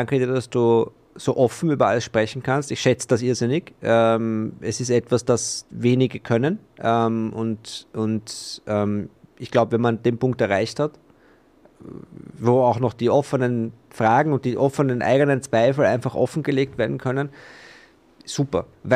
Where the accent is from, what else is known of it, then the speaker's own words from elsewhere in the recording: Vienna, Austria; Ich bin Wiener, ich darf das sagen.